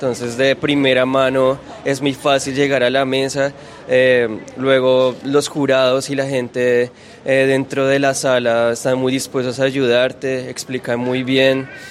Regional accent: Bogotá, Colombia; Bogotano.

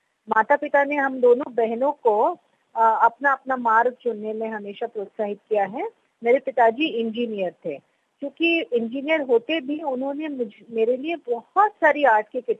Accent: Kolkata, West Bengal, India; हम कलकत्ता में पले, जहाँ पे वो वातावरण बड़ा ही कलामय था।

